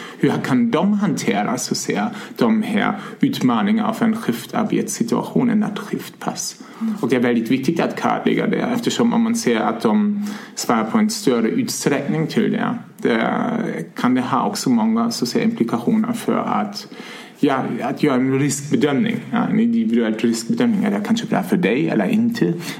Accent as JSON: {"language": "Swedish", "country": "Germany", "second_language": "Swedish", "said": "Ja, som man kan kanske höra, jag är ursprungligen från Tyskland och jag har först pluggat i norra Tyskland näringsmedicin."}